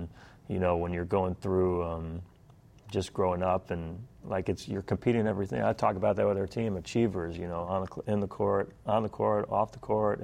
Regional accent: New Jersey, United States; also born or lived in Philadelphia; I was born in Philly, grew up in Jersey, so Philly, really too young to remember a lot of the experience there, but moved to Bergenfield, I remember, and then to Tenafly

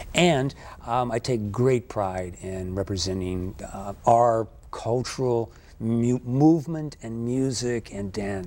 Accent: Hawaii, United States; my great-grandfather was an ukulele player from Kealakekua. We're from the Big Island.

